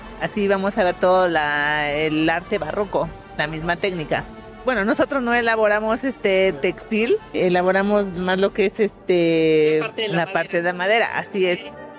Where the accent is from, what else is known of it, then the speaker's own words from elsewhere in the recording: Santa Ana Zegache, Oaxaca, Mexico; todos somos originarios de Santa Ana Segache